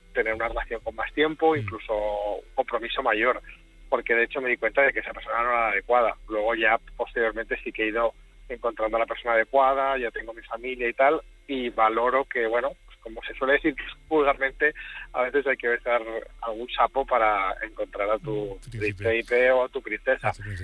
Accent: Toledo, Castilla-La Mancha, Spain; now in Barcelona, Spain; Bueno, yo soy de Toledo, pero vivo en Barcelona.

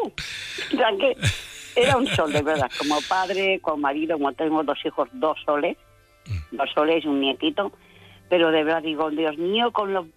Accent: Burgos, Castile and León, Spain; Sí, pero no son como las de Burgos.

